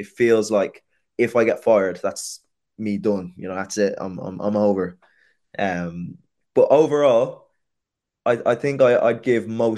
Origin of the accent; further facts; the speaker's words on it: Castleknock, Leinster, Ireland; Obviously, I grew up in Castleknock, where majority of the people I went to school with were white.